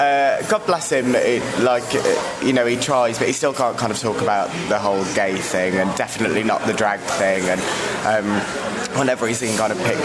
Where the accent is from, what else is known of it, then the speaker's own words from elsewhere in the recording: Darlington, North East England, United Kingdom; When I go back to Darlington, that's where I'm from. I don't sound like I'm from Darlington, do I?